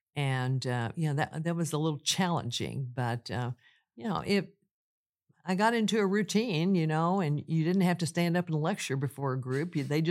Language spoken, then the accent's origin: English; Missouri, United States; also born or lived in Lebanon, Missouri; When I was born up in Lebanon, Missouri, when my dad was in the Army, and I was born in October of 1945. He got out of the Army in November of 1945, and we moved up to Monroe County, Missouri, which is in the northeastern part of the state.